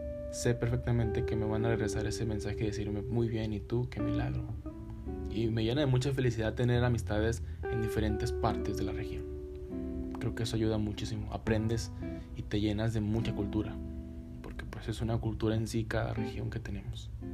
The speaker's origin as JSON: {"language": "Spanish", "region": "Durango", "country": "Mexico", "accent": "northern", "said": "El acento allá es muy difícil al que tengo aquí, porque yo soy de Durango, tengo el acento más norteño"}